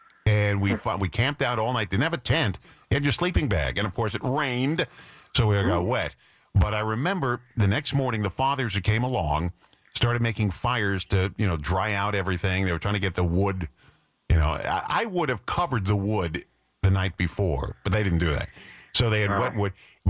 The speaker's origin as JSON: {"language": "English", "region": "New York", "country": "United States", "tie": "born or raised there", "said": "When I was a kid, back where I grew up on Long Island, we had a place called Takapusha."}